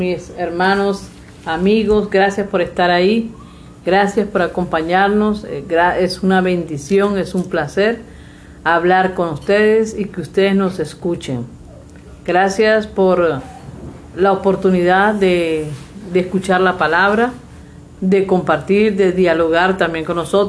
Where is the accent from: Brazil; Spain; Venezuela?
Venezuela; now in Mexico; Saben que somos venezolanas y también que vivimos en México.